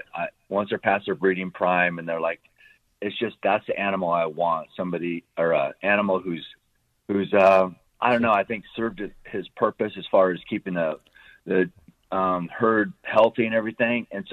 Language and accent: English; Oregon, United States; I'm from Oregon, Western Oregon. And that's where I grew up.